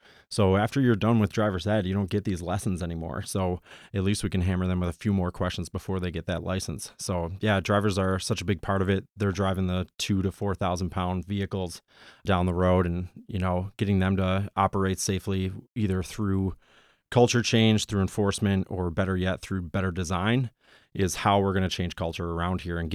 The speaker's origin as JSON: {"language": "English", "town": "West Seneca", "region": "New York", "country": "United States", "tie": "born or raised there", "lives_now": "Buffalo, United States", "said": "I grew up in West Seneca in the 90s, just suburb right outside of Buffalo"}